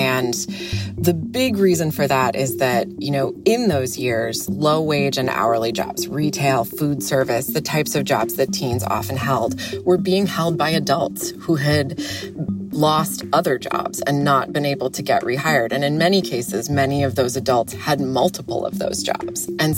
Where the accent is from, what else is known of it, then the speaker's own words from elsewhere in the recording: Illinois, United States; I worked in the AV department of the public library in the town I grew up in Illinois.